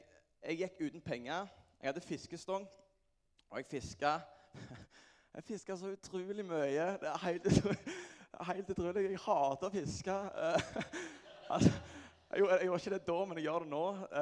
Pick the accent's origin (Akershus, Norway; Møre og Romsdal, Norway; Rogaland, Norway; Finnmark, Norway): Rogaland, Norway; Klepp; og jeg er fra Klepp, og jeg begynte liksom aldri der.